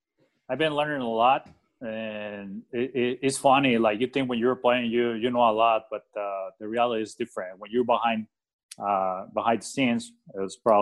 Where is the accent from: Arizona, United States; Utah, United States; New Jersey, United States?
Arizona, United States; Phoenix; Phoenix is my hometown. As you know, there's a lot of golf courses in here